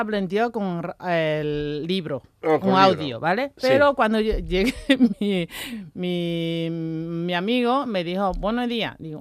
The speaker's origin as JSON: {"language": "Spanish", "region": "Guizhou", "country": "China", "tie": "born there", "second_language": "Spanish", "said": "yo donde nací no está en Cantón, se llama Cuicho, es, sí, una provincia llena de montañas y mucha etnia."}